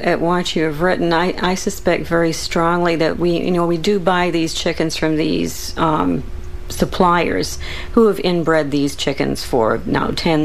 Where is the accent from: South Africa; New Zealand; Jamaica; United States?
Jamaica; And where I came from, I come from Jamaica, and we used to keep large quantities of chickens at one point.